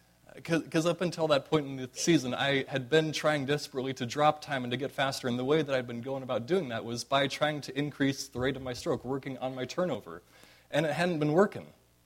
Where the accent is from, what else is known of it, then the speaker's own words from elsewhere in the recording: Arizona, United States; I grew up in Arizona, which is to say that I grew up swimming.